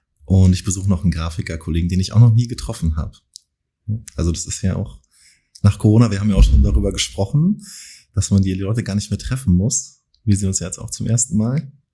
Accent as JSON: {"language": "German", "region": "Berlin", "country": "Germany", "said": "Eigentlich komme ich aus Berlin."}